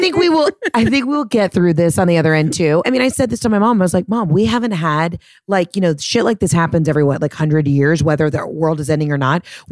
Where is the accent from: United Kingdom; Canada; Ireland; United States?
United States; the South; I'm from the South.